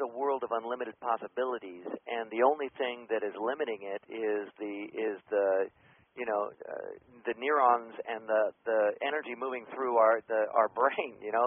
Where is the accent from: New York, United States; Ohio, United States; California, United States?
California, United States; Right here. I'm an Orange County boy, and my parents came here.